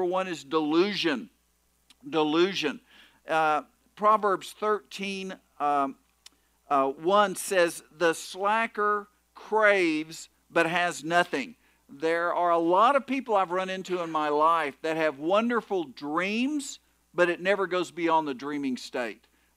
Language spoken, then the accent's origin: English; Oklahoma City, Oklahoma, United States; This actually was in my hometown in Oklahoma City.